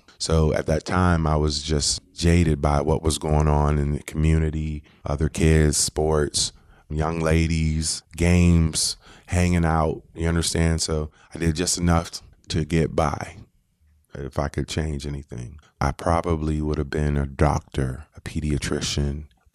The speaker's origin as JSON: {"language": "English", "town": "Syracuse", "region": "New York", "country": "United States", "tie": "born or raised there", "said": "I was raised in Syracuse, New York. For the most part, my immediate family was very tight. I come from a single parent home."}